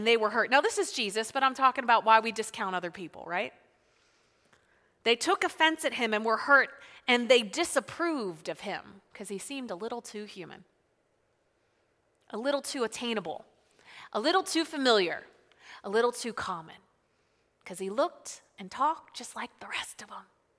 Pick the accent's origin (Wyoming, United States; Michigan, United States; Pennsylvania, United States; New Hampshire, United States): Pennsylvania, United States; Spring Grove; My hometown, Spring Grove. I graduated from high school in 2000. So York, I lived here like my whole life. Gone for 11 years, came right back.